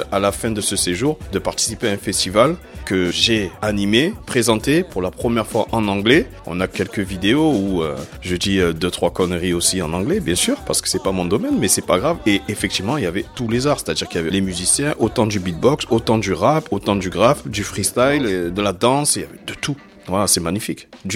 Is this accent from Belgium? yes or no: no; Marseille, Provence-Alpes-Côte d'Azur, France; born there; je suis né à Marseille, je suis originaire de la Guadeloupe, mais en étant en Tanzanie, en Afrique, j'avais l'impression d'être africain en fait.